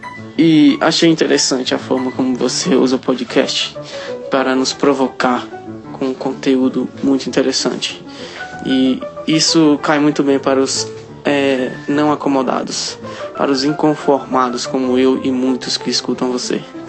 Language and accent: Portuguese; Imperatriz, Maranhão, Brazil; born there; now in Brasília, Brazil; Sou de Brasília, Distrito Federal. Natural de Imperatriz do Maranhão.